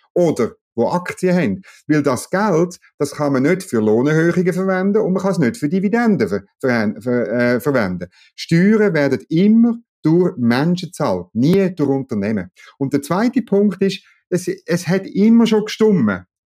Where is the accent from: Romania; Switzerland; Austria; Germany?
Switzerland; aber ich tue natürlich als Schweizer, tue ich ein bisschen lächeln.